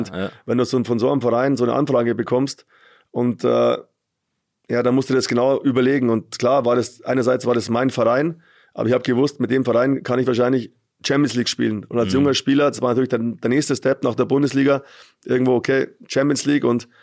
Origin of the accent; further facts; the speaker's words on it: Munich, Bavaria, Germany; Ich bin 10 Minuten im Olympiastadion aufgewachsen, bist der einzige Münchner auf dem Platz zu dem Zeitpunkt.